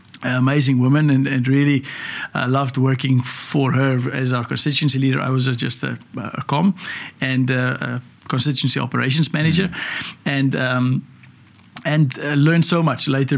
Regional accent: Humansdorp, Eastern Cape, South Africa; Yeah, I grew up in Humansdorp, and obviously a small town.

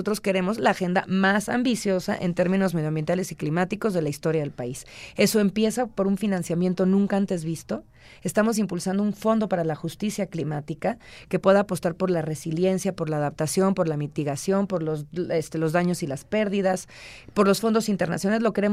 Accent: Querétaro, Mexico; Yo soy queretana, Querétaro es un ejemplo de parques de generación de energía eólica

